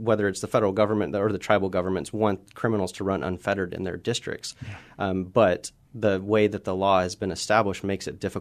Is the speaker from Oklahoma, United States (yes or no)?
yes; Norman, Oklahoma, United States; You know, I grew up here in Norman, Oklahoma.